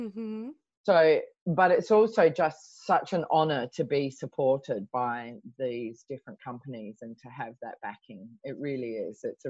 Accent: Australia; it's from my hometown in Australia

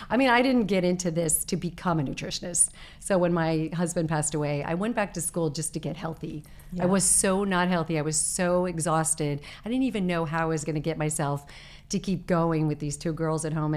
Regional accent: Arizona, United States; I was growing up in Arizona

